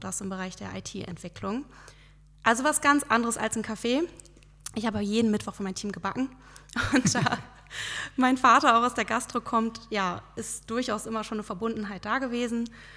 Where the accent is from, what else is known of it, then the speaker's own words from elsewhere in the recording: Bad Bentheim, Lower Saxony, Germany; also born or lived in Gronau; ich bin hier in Bad Bentheim aufgewachsen, in Gronau geboren und ja, habe das Abi hier gemacht und bin dann aber erstmal so weit wie möglich weggezogen